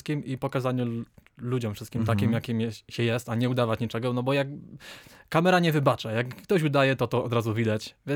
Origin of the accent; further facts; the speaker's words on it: Lesser Poland, Poland; Tak, koło Limanowej.